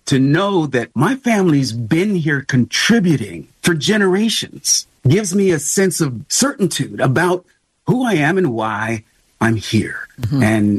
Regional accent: United States; I've always known that I'm an American

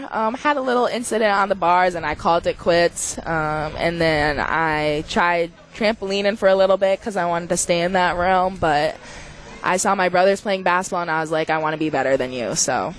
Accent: Toronto, Ontario, Canada; I'm from Toronto, Canada. I'm a sophomore, and I was a gymnast growing up.

